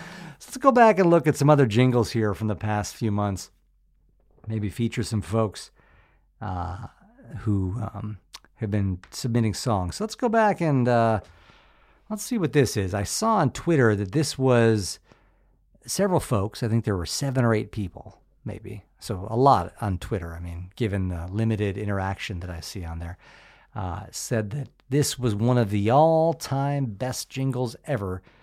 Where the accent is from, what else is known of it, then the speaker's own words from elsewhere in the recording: Midwest, United States; It just wasn't something that had occurred to me growing up in the Midwest.